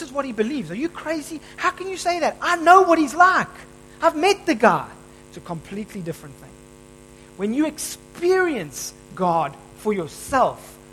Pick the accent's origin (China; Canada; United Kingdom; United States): United Kingdom; England; born there; I was born in England, you know?